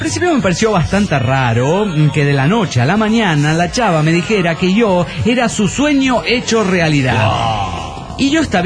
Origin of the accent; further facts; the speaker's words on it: Washington, United States; Hola, soy … de Washington.